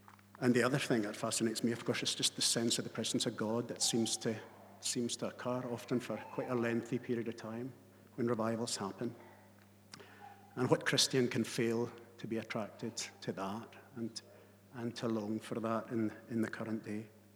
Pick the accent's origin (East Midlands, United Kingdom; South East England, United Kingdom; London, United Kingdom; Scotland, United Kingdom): Scotland, United Kingdom; Orkney; As you can probably tell by my accent, well, I don't know if you can or not, but I come from Orkney.